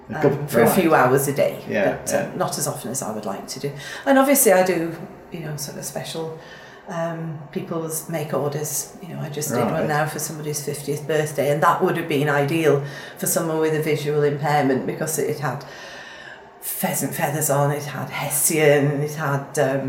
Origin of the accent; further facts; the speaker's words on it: Swansea, Wales, United Kingdom; I come from Swansea, which is the wettest city in Britain.